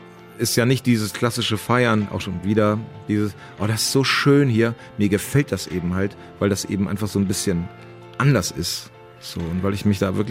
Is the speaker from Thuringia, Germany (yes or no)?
no; Hemmoor, Lower Saxony, Germany; Meine Heimat, Hemmoor, nennt sich Stadt. Es ist aber gar keine Stadt, es ist ein Ort.